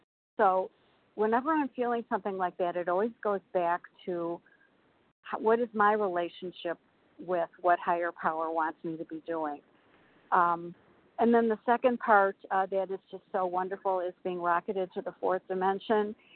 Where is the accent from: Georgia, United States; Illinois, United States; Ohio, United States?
Illinois, United States; I know it's probably my accent. Anyway, I'm from Illinois